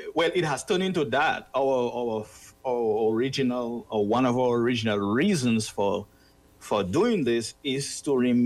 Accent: Grandfort, Dominica; Basically, where I'm from in Dominica, I'm from Grandfort. And I like to say Grandfort is in a valley, but it's on top also a mountain. So it's right below the lake.

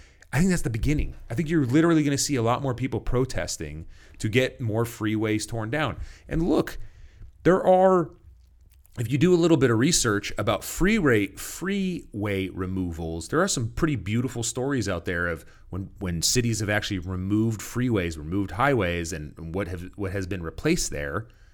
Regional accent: California, United States; I grew up in North Orange County. Okay, I grew up on the border of Buena Park and Fullerton.

